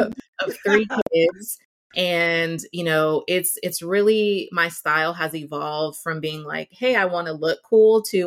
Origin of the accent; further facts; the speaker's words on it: Houston, Texas, United States; I'm from Houston, Texas, third ward, Houston, Texas. I always like to say my neighborhood, my roots are everything.